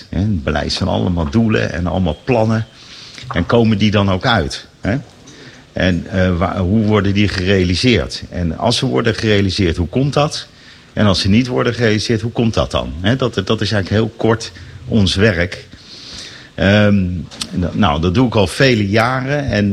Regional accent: Noordwijk, South Holland, Netherlands; Ik kom zelf uit Noordwijk. Noordwijk aan zee. Dorpje aan zee. Prachtig dorpje. Het mooiste bloemencorso van Nederland.

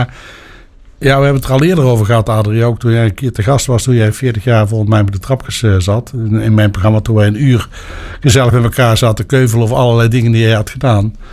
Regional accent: North Brabant, Netherlands; accent: Brabant dialect; Ja, het Brabants dialect, er zit ook heel veel verschil in. Hè? Want ik kom zelf eigenlijk oorspronkelijk uit Krasland.

